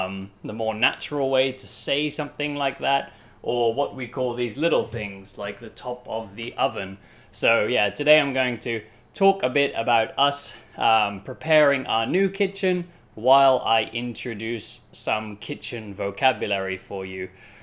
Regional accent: United Kingdom; which is an important food for me as a British person

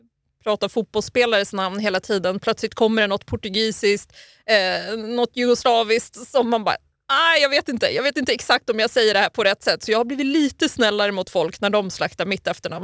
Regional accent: Botkyrka, Stockholm County, Sweden; Ja, jag är uppvuxen i norra Botkyrka, så precis utanför Stockholms innerstad.

